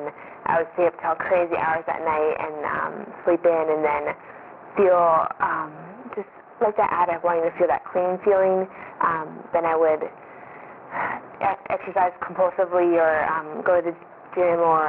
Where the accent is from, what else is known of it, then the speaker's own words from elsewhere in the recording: Broomfield, Colorado, United States; I grew up in Colorado in a town called Broomfield, and went to college in central New York